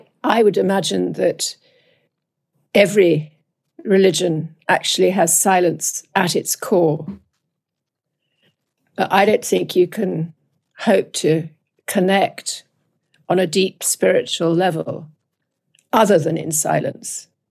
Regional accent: United Kingdom; as you can probably hear, I'm British, not American.

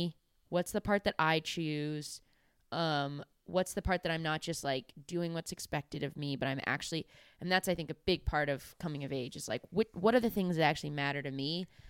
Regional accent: California, United States; I'm going to play up that I'm from California. I think that's going to hit in the Midwest.

